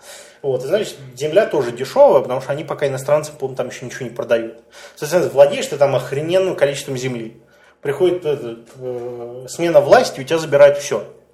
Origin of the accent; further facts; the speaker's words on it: Moscow, Russia; born there; Вот, я родился в Москве